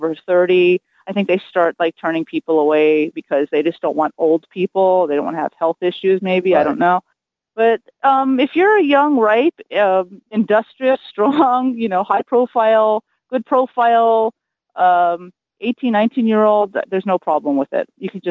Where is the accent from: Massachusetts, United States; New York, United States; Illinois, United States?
New York, United States; New York City; now in Pittsburgh, United States; Right, I grew up in New York City, Manhattan. I'm currently in Pittsburgh, Pennsylvania.